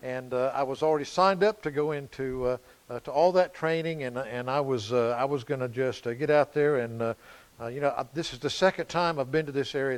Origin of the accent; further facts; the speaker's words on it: North Carolina, United States; I was stationed in Spain. I'm from North Carolina.